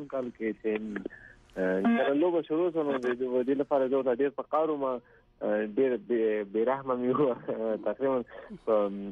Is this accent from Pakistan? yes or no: no; Laghman, Afghanistan; لغمان کوم زه د لغمان